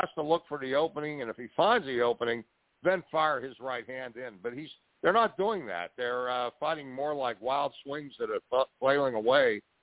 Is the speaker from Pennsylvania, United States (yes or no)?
yes; Pittsburgh, Pennsylvania, United States; but I grew up in Pittsburgh, and the 1960 Pirate victory in the World Series was something that I will never forget